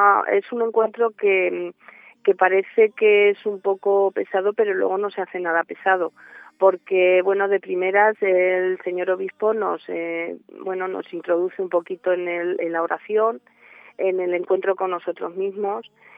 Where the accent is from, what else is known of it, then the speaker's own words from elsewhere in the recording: Ciudad Real, Castilla-La Mancha, Spain; soy de aquí de Ciudad Real, tengo 54 años y bueno, pues tenemos dos hijas de 23 y de 14. Y bueno, pues estamos aquí viviendo de toda la vida